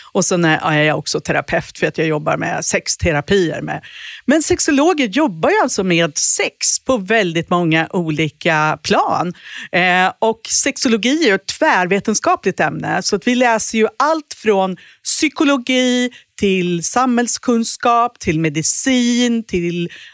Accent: Dalarna County, Sweden; Och jag var hemma i Dalarna på sommarlovet

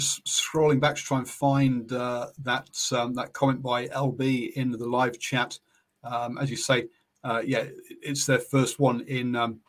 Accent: England, United Kingdom; Look, I'm English, I want England to win it, right?

